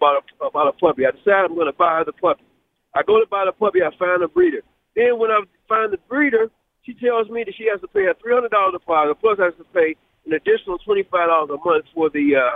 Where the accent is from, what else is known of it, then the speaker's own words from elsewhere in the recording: Ohio, United States; Urban Meyer, I'm from Ohio, so, you know, Buckeyes all day, so love me some Urban Meyer.